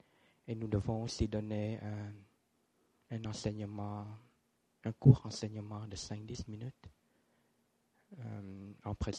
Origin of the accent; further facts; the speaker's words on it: France; Mon vietnamien était très limité parce que je suis né en France, et j'ai fait toutes mes études en France, toutes mes études en français, dans les lycées français.